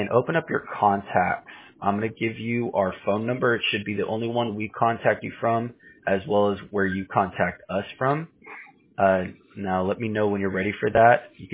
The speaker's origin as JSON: {"language": "English", "town": "Houston", "region": "Texas", "country": "United States", "said": "Houston, Texas."}